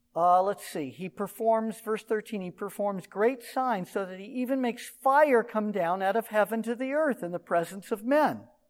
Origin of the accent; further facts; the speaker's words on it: Los Angeles, California, United States; I grew up in Los Angeles.